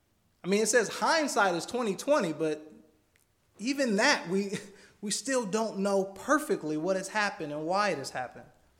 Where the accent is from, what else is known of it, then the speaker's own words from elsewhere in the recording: Michigan, United States; I know I grew up in Michigan, so it was very cold even when it wasn't wintertime.